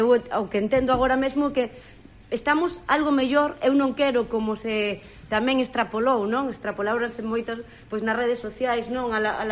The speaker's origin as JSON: {"language": "Galician", "region": "Galicia", "country": "Spain", "tie": "born or raised there", "said": "eu, que son veciña da Mariña, que vivín toda a miña vida na Mariña"}